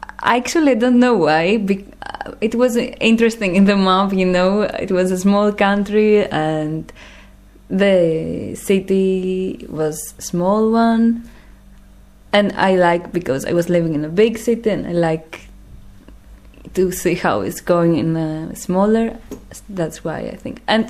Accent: Greece; English is a second language; I come from Greece. I study philosophy in Athens.

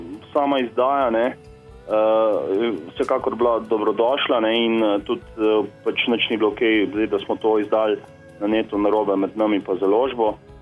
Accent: Zasavje, Slovenia; pač v teh krajih, kjer izhajamo iz Zasavjah, se pravi Hrastnik, Trboljah

